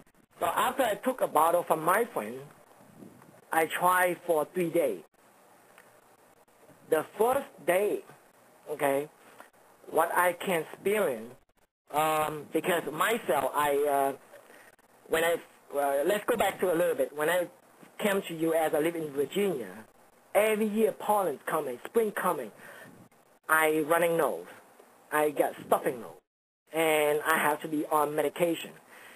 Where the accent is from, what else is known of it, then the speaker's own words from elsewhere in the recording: Vietnam; now in United States; I'm Chinese, born and raised in Vietnam. I came to U.S. 23 years so far.